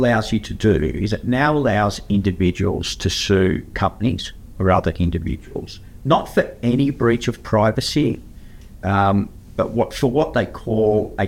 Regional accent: New South Wales, Australia; With the Blues losing, being from New South Wales, of course, if you are listening in Queensland

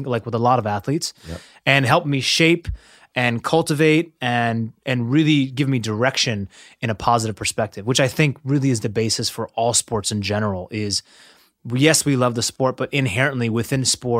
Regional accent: Seattle, Washington, United States; Growing up in Seattle, my father would drive me to Vancouver, BC.

